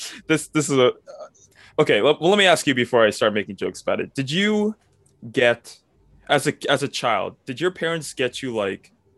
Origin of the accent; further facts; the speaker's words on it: Guyana; But I'm from Guyana, which is a British colony. So I am. Which in is South why America. Myself and my parents speak English.